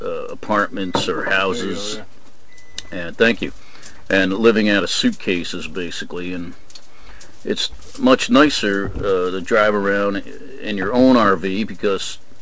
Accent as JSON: {"language": "English", "region": "New Jersey", "country": "United States", "tie": "born or raised there", "said": "got a few local scholarships in my hometown in New Jersey"}